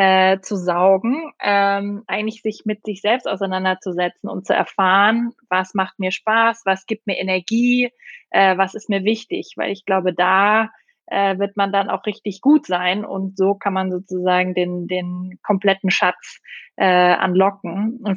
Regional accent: Austria; Ich bin Österreicherin.

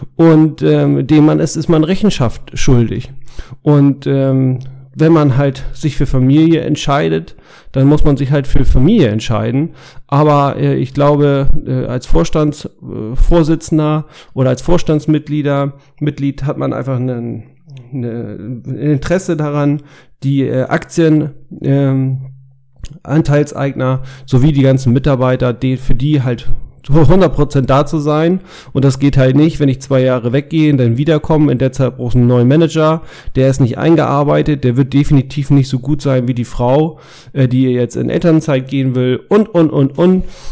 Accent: Hamburg, Germany; gute Nachrichten aus Hamburg. Meine Heimatstadt

